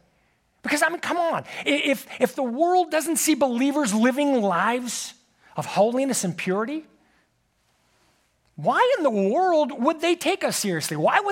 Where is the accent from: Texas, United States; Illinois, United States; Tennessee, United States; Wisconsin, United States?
Texas, United States; I love being a Texan.